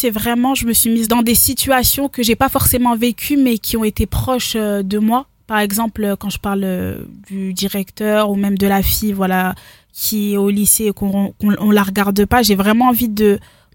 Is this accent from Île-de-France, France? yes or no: no; Reims, Grand Est, France; born or raised there